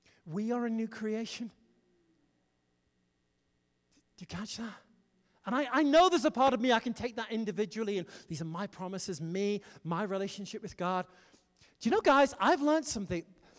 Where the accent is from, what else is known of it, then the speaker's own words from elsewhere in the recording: United Kingdom; Excuse my English. I'm British, so I can get away with it.